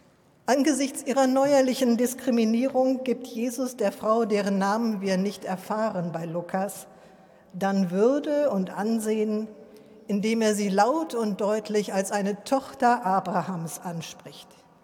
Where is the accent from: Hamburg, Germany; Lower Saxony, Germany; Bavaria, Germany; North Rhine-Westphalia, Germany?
North Rhine-Westphalia, Germany; Ich bin am Rande des Ruhrgebiets aufgewachsen